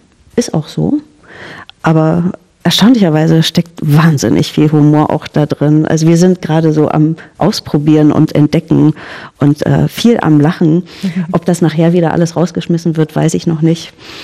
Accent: East Germany, Germany; Ich komme ja auch aus dem Osten

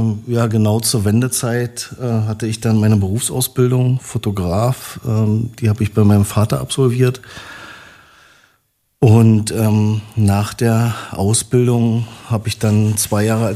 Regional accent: Potsdam, Brandenburg, Germany; aus meiner DDR-Sozialisierung. Ich bin in Babelsberg ja wohlbehütet aufgewachsen, in der Nähe vom Gribnitzsee

